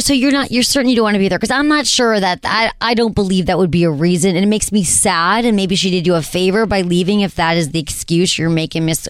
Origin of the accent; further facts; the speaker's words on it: Michigan, United States; accent: Michigan; That's when my Michigan accent comes out.